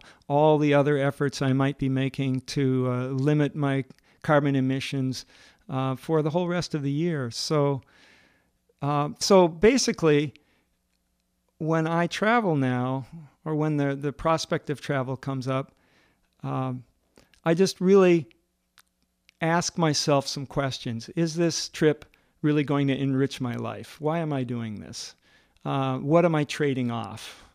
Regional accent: Washington, United States; the terrain that I grew up in around Puget Sound

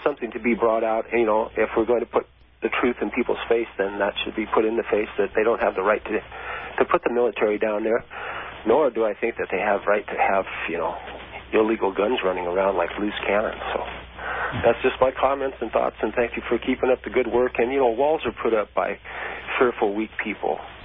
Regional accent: Skamania, Washington, United States; Up in Skamania, Washington.

